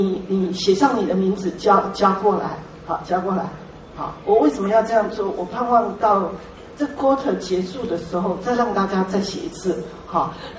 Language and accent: Chinese; China; 有时候我们中国人被人称赞的时候，常常也很别扭。